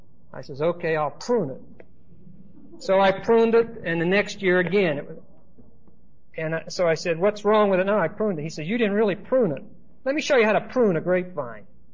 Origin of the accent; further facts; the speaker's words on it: Pittsburgh, Pennsylvania, United States; I came from Pittsburgh, and there's a lot of ethnic peoples in Pittsburgh.